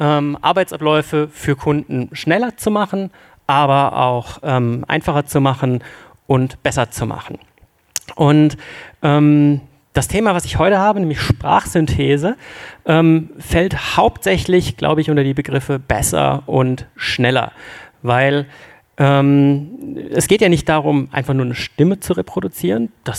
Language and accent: German; Hamburg, Germany; Wie man an meinem Moin schon hört, komme ich aus Hamburg